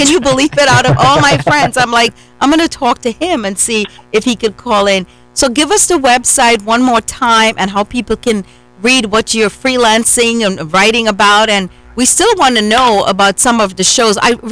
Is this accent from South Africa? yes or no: no; India; I'm Indian, but I like the pink.